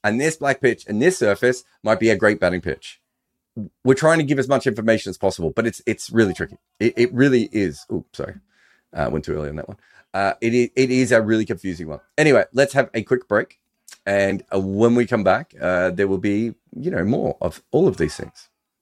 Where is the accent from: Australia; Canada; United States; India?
Australia; when I was growing up in Australia